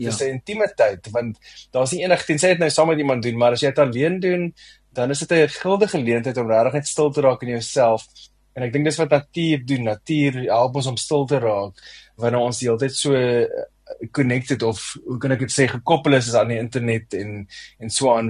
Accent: Newcastle, KwaZulu-Natal, South Africa; also born or lived in Mossel Bay; ek is gebore in Noord-Natal, in 'n dorp met die naam Newcastle, so ek is 'n volbloed Nataller, en ek het basies daar so groot geword, maar ons het intussen getrek, gedurende my laerskoolloopbaan het ons 'n bietjie getrek, ons het in die Kaap tyd spandeer

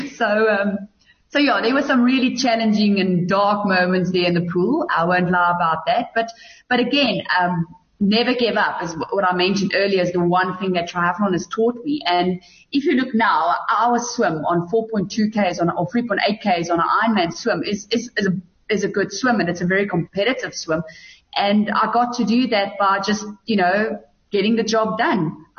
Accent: Bethlehem, Free State, South Africa; I think where I grew up in Bethlehem, where there wasn't any swims

